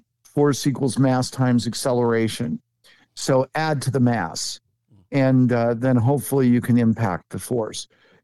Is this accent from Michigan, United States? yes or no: yes; Michigan, United States; there used to be those bracelets that came out of my home state of Michigan.